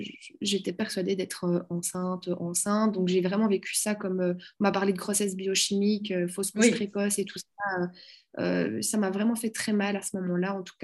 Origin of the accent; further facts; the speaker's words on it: Belgium; Chez nous, en Belgique, on a droit à 6 FIV